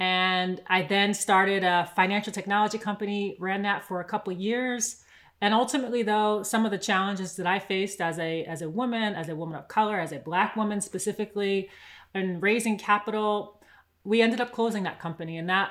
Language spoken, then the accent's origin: English; New York, United States; I'm from Strong Island. Other people might know that as Long Island, outside of New York City.